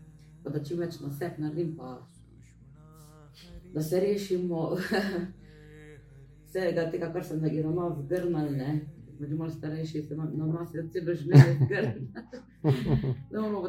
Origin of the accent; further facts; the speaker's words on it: Celje, Savinja, Slovenia; iz Celja.